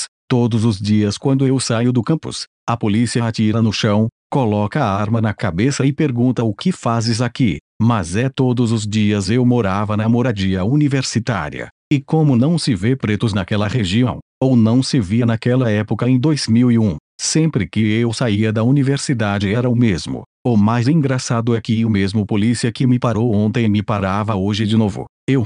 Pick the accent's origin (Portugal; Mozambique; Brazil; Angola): Angola; o preto, eu, vinha de Angola.